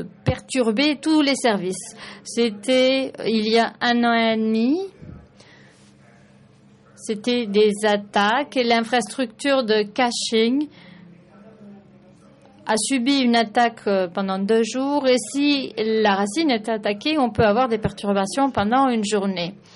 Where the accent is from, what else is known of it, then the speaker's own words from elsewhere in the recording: Kenya; Je suis boursier. Je viens du Kenya.